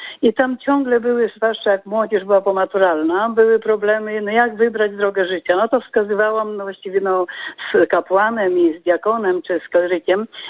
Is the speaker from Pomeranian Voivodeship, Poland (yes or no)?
no; Podlaskie Voivodeship, Poland; Miałam iść na studia, bo jestem z Podlasia, miałam iść do Białegostoku na studia